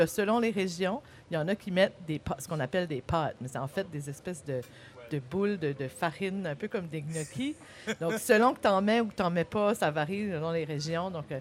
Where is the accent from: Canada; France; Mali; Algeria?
Canada; New Brunswick; des gens qui auront envie de venir étudier chez nous au Nouveau-Brunswick